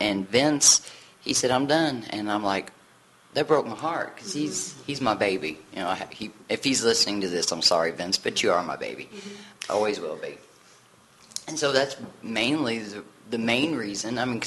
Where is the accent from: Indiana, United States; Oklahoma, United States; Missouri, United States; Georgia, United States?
Indiana, United States; Washington; now in Evansville, United States; I decided to move here because I'm not from Evansville originally, from Washington, Indiana.